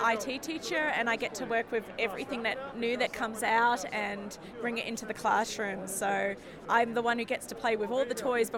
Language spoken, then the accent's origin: English; Melbourne, Victoria, Australia; I come from Melbourne, Australia.